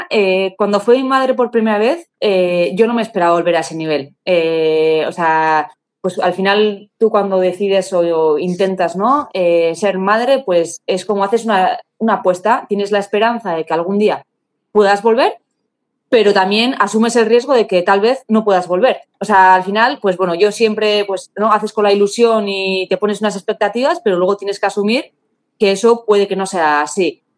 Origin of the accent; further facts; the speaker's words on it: Bilbao, Basque Country, Spain; que se disputaba en Bilbao, que es de donde yo soy